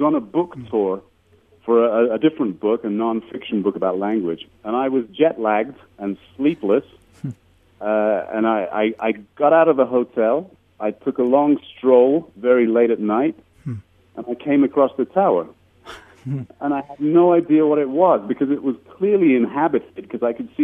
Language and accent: English; England, United Kingdom; also born or lived in Germany; I'm also from mixed backgrounds. You know, I'm partly Nigerian, born in Germany, grew up in England, lived all over the place.